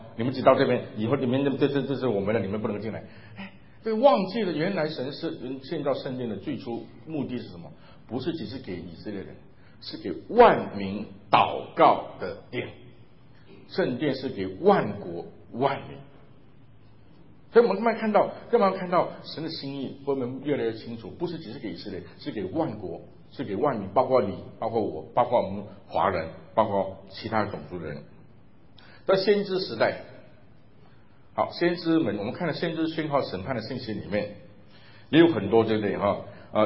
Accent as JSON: {"language": "Chinese", "country": "China", "said": "我们中国人有句话说，家丑不外扬嘛。"}